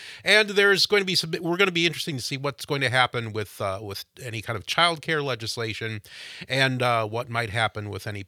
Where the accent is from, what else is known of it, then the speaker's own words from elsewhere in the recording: Gays Mills, Wisconsin, United States; but so I'm from Gays Mills.